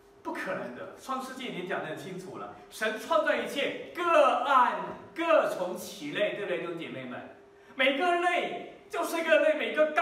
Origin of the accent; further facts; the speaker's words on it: China; 我们中国人说，害人之心不可有，防人之心怎么样？不可无